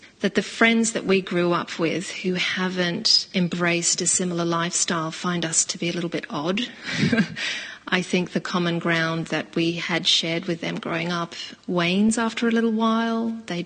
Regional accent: Australia; also born or lived in Poland / France / Denmark; I grew up in Australia, Poland, France, and Denmark.

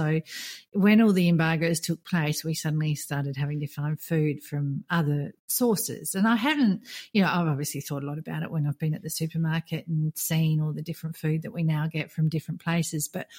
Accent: Australia; now in Qatar; I'm an Aussie based here in Qatar.

